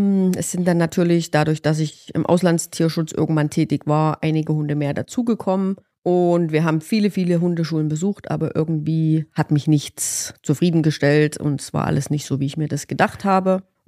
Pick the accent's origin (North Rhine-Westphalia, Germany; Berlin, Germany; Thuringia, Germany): Thuringia, Germany; Bad Klosterlausnitz; also born or lived in Austria; Eigentlich komme ich aus Bad Klosterlausnitz. Gelernt habe ich ursprünglich Hotelfachfrau im Seehotel Zeulenroda. Bin dann mal 5 Jahre nach Österreich gegangen, habe dort gearbeitet. Hatte dann Heimweh, bin wieder nach Hause gekommen